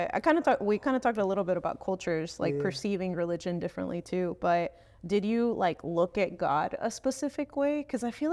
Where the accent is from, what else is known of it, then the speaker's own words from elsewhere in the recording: United States; Like I'm Mexican American. So both of my parents are Mexican immigrants, but I was born here and grew up in a small Spanish speaking church.